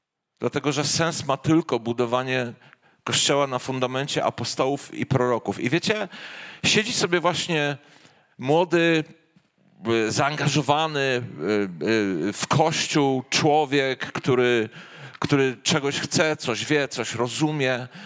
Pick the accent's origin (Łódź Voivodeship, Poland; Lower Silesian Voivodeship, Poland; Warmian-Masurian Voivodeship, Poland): Lower Silesian Voivodeship, Poland; Wrocław; born there; wychowałem się w kościele ewangelicznym od dziecka, urodziłem się w kościele na Miłej we Wrocławiu tak naprawdę